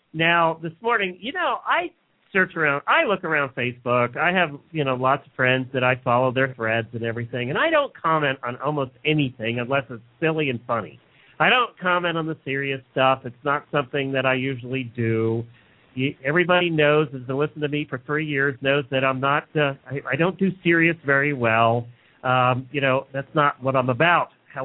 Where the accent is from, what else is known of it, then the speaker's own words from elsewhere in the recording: New Holland, Pennsylvania, United States; I grew up in New Holland. I went to school in New Holland, Pennsylvania.